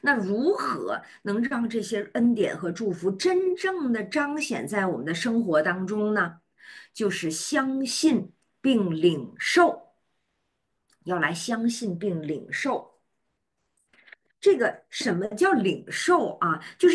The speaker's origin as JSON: {"language": "Chinese", "country": "China", "said": "我们中国人买房子，通常你看这个年轻人哈。"}